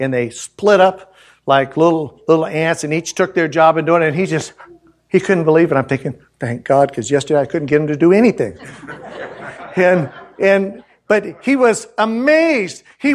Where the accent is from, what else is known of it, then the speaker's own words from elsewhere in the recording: Florida, United States; born there; also born or lived in Mississippi / Alabama; I was born in Florida, spent some time in Mississippi, and then Alabama. I had my speech affected. I'm going to use a little Southernese